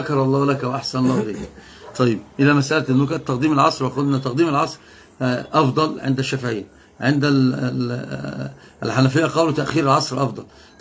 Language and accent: Arabic; Tunisia; انا قلت تونسي مفتخر وافتخر،